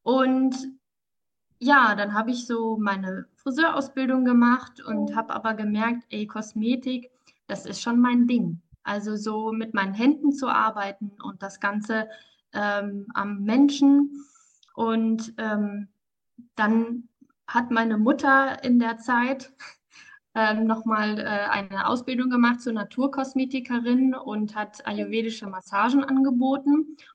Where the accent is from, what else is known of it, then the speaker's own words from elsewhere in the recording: Marburg, Hesse, Germany; Ich komme aus Marburg